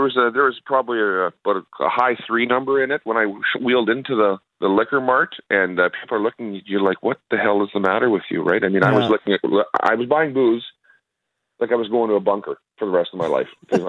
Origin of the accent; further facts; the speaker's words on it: Winkler, Manitoba, Canada; that chirp my hometown nonstop, that they just say that's exactly how it is as well, right? It's a common chirp that we get as Winklerites.